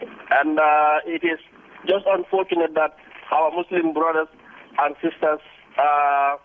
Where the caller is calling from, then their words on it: Gambia; Again, I'm calling from the Gambia.